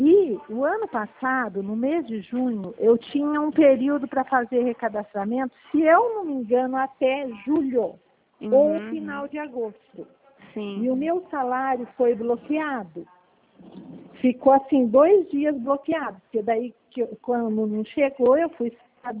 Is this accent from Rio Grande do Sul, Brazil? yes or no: no; Paraná, Brazil; eu sou do interior do Paraná